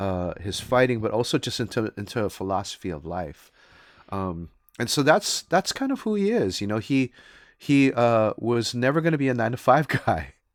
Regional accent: California, United States; But, you know, I'm East Bay, too.

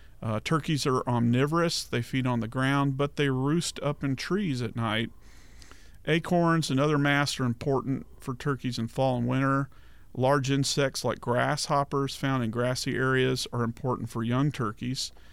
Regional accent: Texas, United States; I grew up in Dallas County

